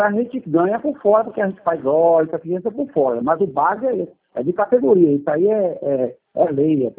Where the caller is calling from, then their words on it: Campinas, São Paulo, Brazil; Eu falo de Campinas, São Paulo.